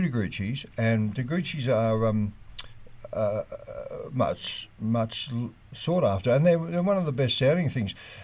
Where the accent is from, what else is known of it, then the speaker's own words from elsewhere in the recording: South Australia, Australia; also born or lived in Victoria; I've made a bit of noise about being South Australian on Victorian radio for 40-odd years. But when people dig a bit deeper, they find out I was born in Victoria too.